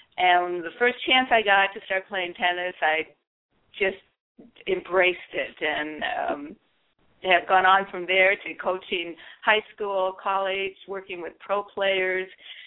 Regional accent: Minnesota, United States; I grew up here in Minnesota, and I didn't really start playing tennis until I was in my 20s.

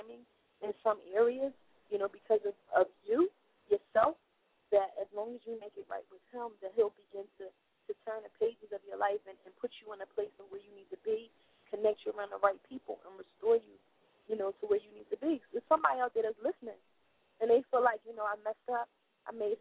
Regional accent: Philadelphia, Pennsylvania, United States; because I'm from Philadelphia, West Philadelphia, uh-huh. born and raised.

